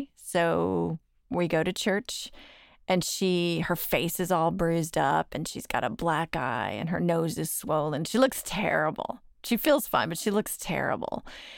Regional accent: Dallas, Texas, United States; I'm from Dallas.

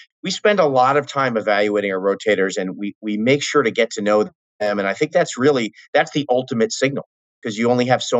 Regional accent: Cleveland, Ohio, United States; but I grew up in Cleveland.

